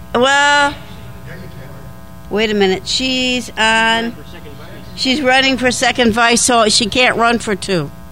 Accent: Chicago, Illinois, United States; You know, I come from Chicago, okay? I understand these things.

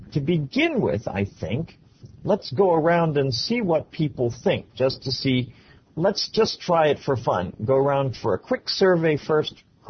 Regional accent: Miami, Florida, United States; from Miami, Florida

